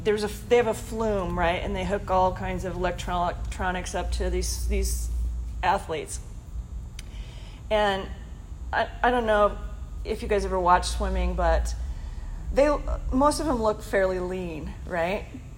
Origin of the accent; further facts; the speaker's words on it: Portland, Oregon, United States; I'm not from here. I'm from Portland.